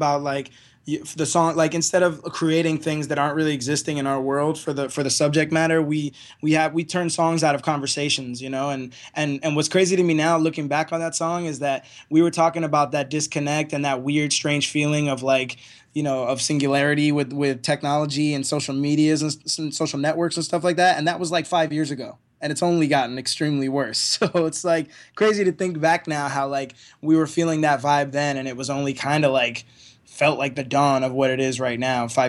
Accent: Miami, Florida, United States; you know, we're coming out from Miami. We're a 6-piece band of like bearded, like pirate looking motherfuckers

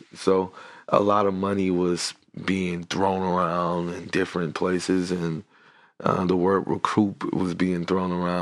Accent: Dallas, Texas, United States; I'm from Dallas, which is like, they call Dallas the Dallas Area Metroplex, the DFW.

